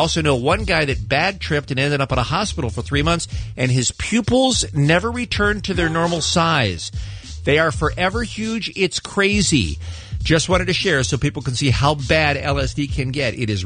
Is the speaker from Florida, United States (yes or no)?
yes; Miami, Florida, United States; now in Los Angeles, United States; I grew up in Miami. I now live in L.A., and I'm very normal for the most part.